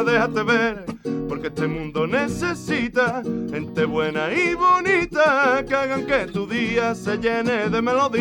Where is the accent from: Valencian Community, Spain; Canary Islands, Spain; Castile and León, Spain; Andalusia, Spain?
Andalusia, Spain; somos todos de, bueno, tres somos de Ardales y tres de Carratraca.